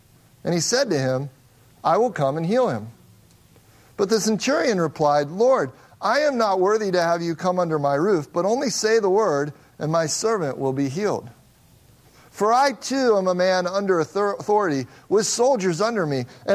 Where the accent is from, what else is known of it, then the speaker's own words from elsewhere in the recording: Midwest, United States; I'm from the Midwest. I've met plenty of people from the Midwest.